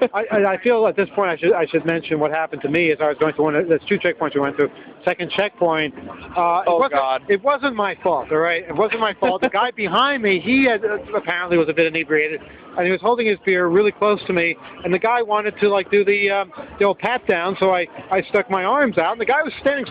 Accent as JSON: {"language": "English", "region": "New York", "country": "United States", "said": "I'm a New Yorker, so I walk fast, walk around people."}